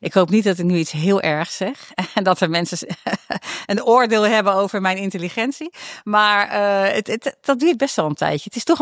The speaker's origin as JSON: {"language": "Dutch", "region": "North Holland", "country": "Netherlands", "said": "Ik kom uit het Gooi. Dus dat zou je niet zeggen. Maar mijn moeder is hier wel geboren. Dus mijn moeders familie kwam uit Rotterdam."}